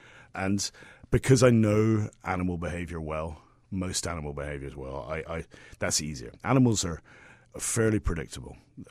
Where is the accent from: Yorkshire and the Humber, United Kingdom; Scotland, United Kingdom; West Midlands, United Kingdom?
Scotland, United Kingdom; being a Scotsman